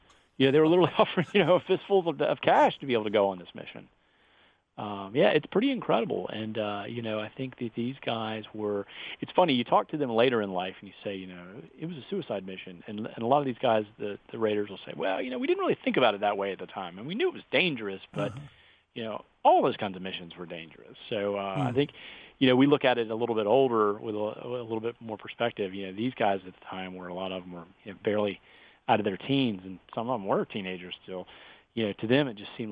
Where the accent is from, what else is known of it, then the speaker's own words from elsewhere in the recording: South Carolina, United States; because I'm from South Carolina. I live in Charleston.